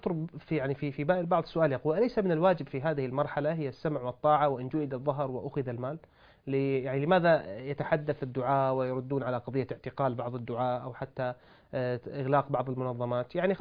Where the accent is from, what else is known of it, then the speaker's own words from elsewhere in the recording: Sudan; هنا عندنا في السودان الآن يعني خرجت بعض القرارات